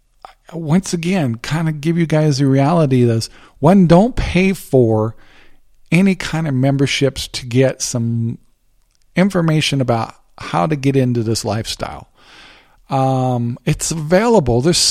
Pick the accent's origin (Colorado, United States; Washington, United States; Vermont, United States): Washington, United States; I'm from Washington